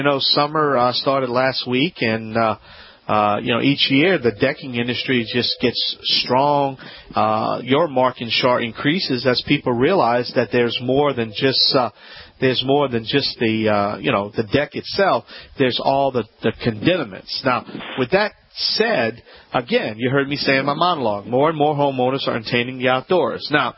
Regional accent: Louisiana, United States; From the Bayou Land, I'm the originator, not the duplicator.

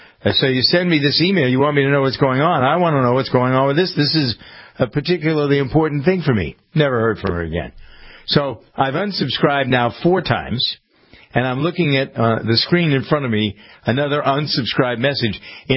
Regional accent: Massachusetts, United States; You can be sure I'll be rattling around in my hometown and my state. The 23rd of January is the primary in Massachusetts

